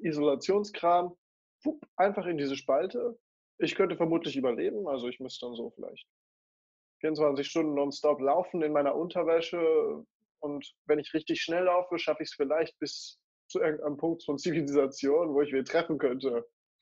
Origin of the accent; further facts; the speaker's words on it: North Rhine-Westphalia, Germany; ich bin aufgewachsen im Herzen des Treuteburger Waldes, in einem kleinen Dorf in der Nähe von Bielefeld.